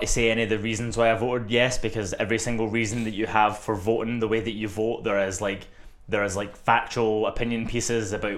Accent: Scotland, United Kingdom; accent: Scottish; because of my Scottish accent and because when I'm passionate about something I get louder, people think that I'm really angry about these things

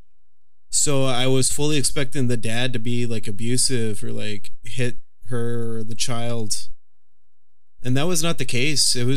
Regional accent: Texas, United States; I grew up in Texas where I had to take care of myself at 7 years old. I'm just kidding.

